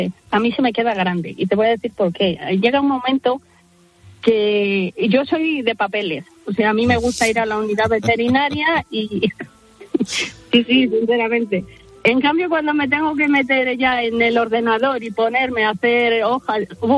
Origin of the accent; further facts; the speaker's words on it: Castile and León, Spain; Yo soy, corresponde mi pueblo a León.